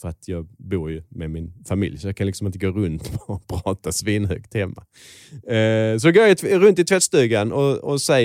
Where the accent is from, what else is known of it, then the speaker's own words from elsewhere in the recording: Skåne, Sweden; accent: Scanian; now in Stockholm, Sweden; Så jag pratar skånska.